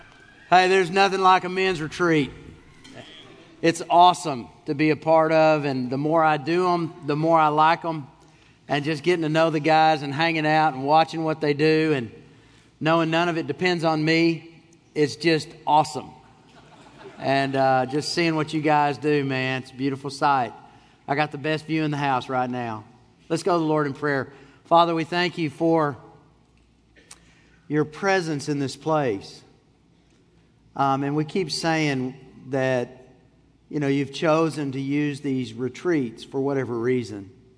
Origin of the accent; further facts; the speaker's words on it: United States; See, I'm like you. I'm an American, right?